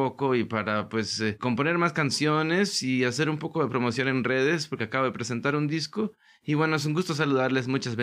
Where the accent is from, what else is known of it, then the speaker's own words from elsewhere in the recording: Guatemala; Soy un cantautor guatemalteco. Estoy viviendo en Antigua Guatemala. Es un lugar turístico